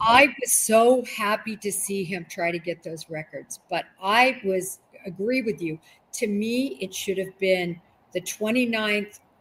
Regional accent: Nebraska, United States; I grew up in Nebraska. It's freezing.

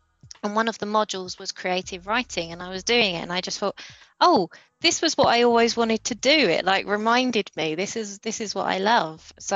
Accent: London, United Kingdom; I grew up in London

